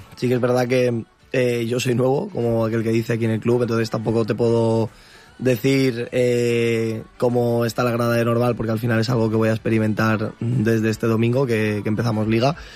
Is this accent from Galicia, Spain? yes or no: no; Gandia, Valencian Community, Spain; yo soy de Gandía, por lo tanto Gandía ya está en un punto mucho más intermedio